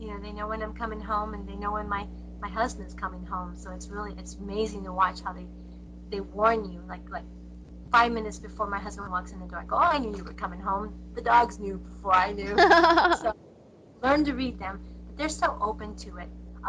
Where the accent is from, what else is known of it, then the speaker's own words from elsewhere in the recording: Tucson, Arizona, United States; I was born and raised in Tucson